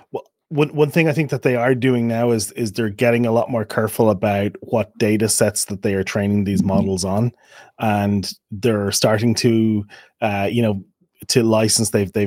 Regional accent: Ireland; which as somebody Irish, it's unfortunate because I can never ask for anything with Irish because it goes into the top of the morning and bigara kind of stuff, which is, abhorrent to most of us from Ireland.

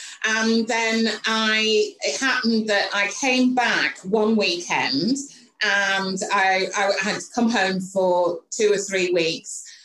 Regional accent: United Kingdom; And it was really easy doing business because I was from the UK and being British meant that you were held in high regard.

